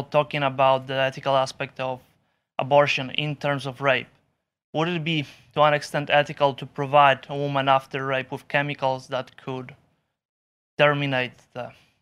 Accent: Poland; I'm also from Poland, which is the country that has one of the most restrictive laws in the Western world or world on abortion.

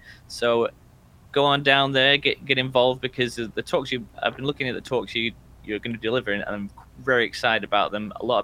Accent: England, United Kingdom; I'm English, so I don't mind.

